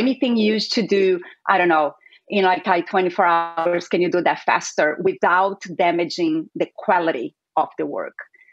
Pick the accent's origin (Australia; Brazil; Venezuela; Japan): Brazil; now in United States; It is Italian, but I am originally from Brazil. I've been in the U.S. for more than 20 years.